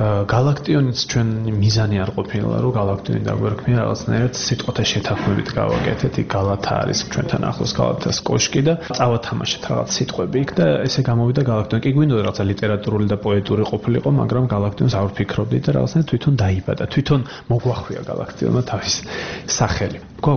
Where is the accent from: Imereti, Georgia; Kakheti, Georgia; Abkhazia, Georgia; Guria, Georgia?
Abkhazia, Georgia; ეს არის აფხაზეთის თემა, ჩემი ბავშვობის თემა